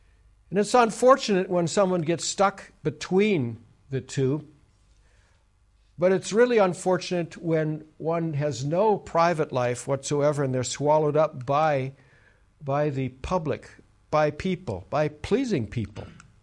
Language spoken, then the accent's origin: English; Minnesota, United States; Now, where I'm from Minnesota, sometimes the winters are so bad that people commute by snowmobile.